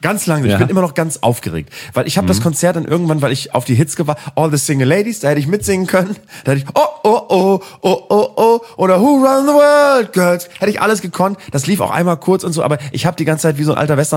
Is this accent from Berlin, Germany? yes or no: no; Cologne, North Rhine-Westphalia, Germany; Man hat nicht viel als Kölner, außer die anderen Kölnerinnen und Kölner.